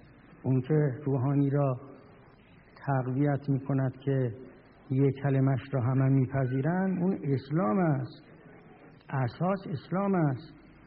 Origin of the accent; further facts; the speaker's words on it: Qom, Iran; من قوم رو میشناسم، من که تو قوم بزرگ شدم. من قبل از این که همه شما تقریبا متولد بشید آمدم قوم رو همون جام بودم و هستم.